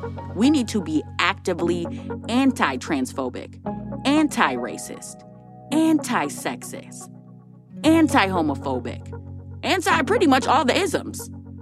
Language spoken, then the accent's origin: English; Minneapolis, Minnesota, United States; This past month, Still Kicking was able to give away 360 Cokes to kids in North Minneapolis. That's my hometown.